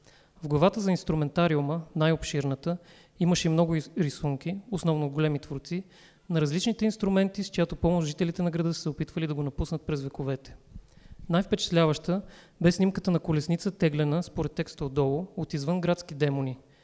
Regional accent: Sofia, Sofia City, Bulgaria; и съм от София

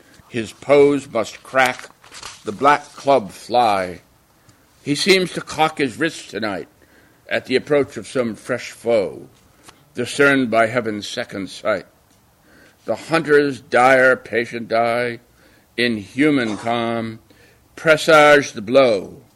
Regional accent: Massachusetts, United States; also born or lived in Boston; As I mentioned, I grew up in Massachusetts. I spent several happy years in Boston.

